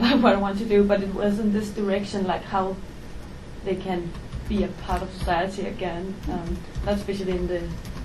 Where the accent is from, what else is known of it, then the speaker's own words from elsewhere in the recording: Denmark; English is a second language; I'm from Denmark, I'm used to a really white system